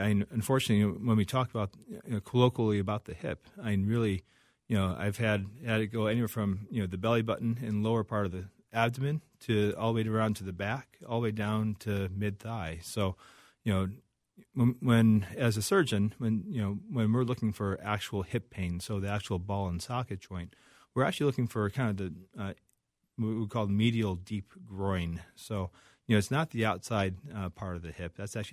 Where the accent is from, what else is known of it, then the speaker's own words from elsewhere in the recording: Chicago, Illinois, United States; also born or lived in Cambridge, United States; So from Chicago originally.